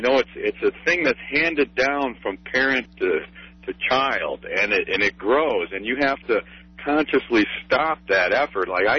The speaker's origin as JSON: {"language": "English", "town": "Gary", "region": "Indiana", "country": "United States", "tie": "born or raised there", "said": "I grew up in the Midwest in Gary, Indiana, and during the 60s I was in elementary school"}